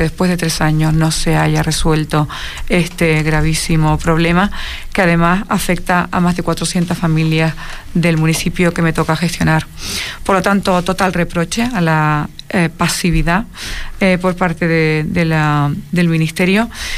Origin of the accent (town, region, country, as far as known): Canary Islands, Spain